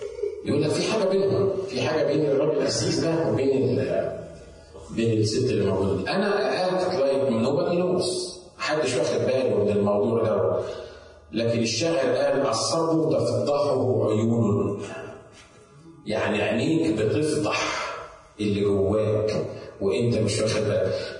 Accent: Upper Egypt, Egypt; في بلد عندنا في الصعيد

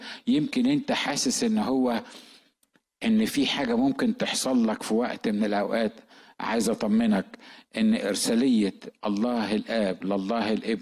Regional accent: Upper Egypt, Egypt; وعارف الرجاله الكبار كده عندنا في الصعيد

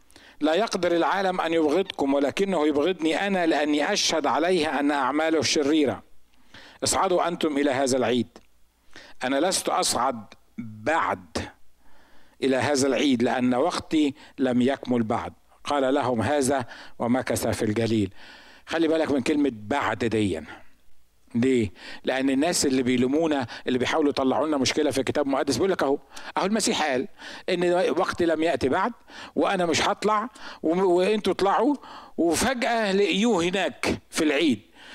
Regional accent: Egypt; أوبن دورز كان عندنا في مصر

